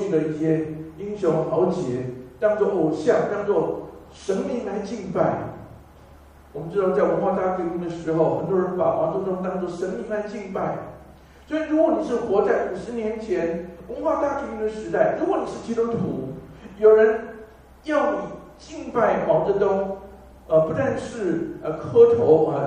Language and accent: Chinese; Taiwan; 好像我是台湾的背景，我们从小都要向所谓的孙文的遗像鞠躬